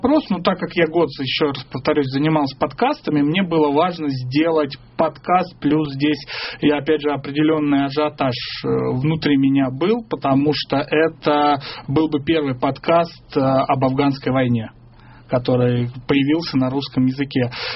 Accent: Kursk, Kursk Oblast, Russia; Я родом из Курска

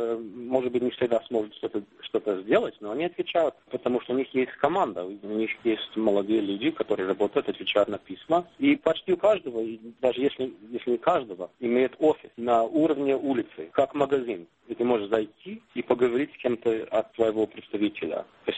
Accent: New York, United States; Например, я из Нью-Йорка, да, я родом из Нью-Йорка

